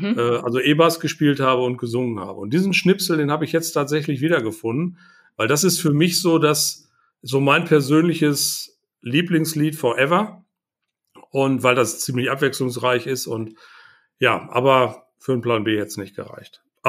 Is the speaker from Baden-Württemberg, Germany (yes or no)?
no; North Rhine-Westphalia, Germany